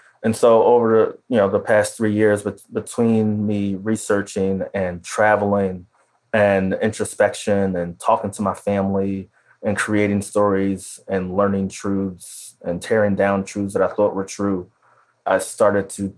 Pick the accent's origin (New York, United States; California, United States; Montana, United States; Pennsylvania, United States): Pennsylvania, United States; Philadelphia; the row house that I grew up in Philly